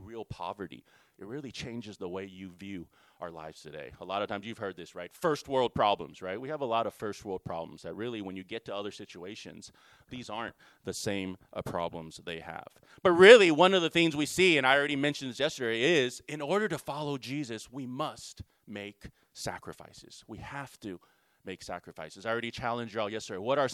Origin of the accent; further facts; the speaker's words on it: United States; I grew up here in America. Growing up in America, we're just used to nice things, right?